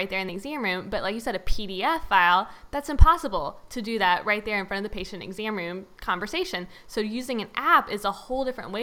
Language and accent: English; the South, United States; only really speak English and people will joke that that's not necessarily all that well because I am from the South. So I have a lot of these colloquial sayings and pronunciation mistakes that happen when I start talking.